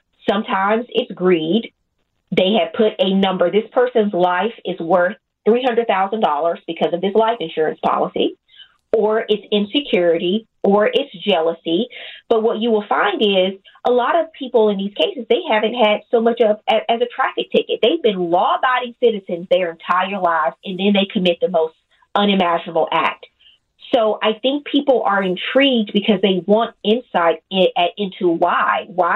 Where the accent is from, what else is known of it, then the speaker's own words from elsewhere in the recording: Louisiana, United States; Growing up in the South, in Louisiana, I used to recall just, you know, having all of these instructions about how to stay safe and keeping safe.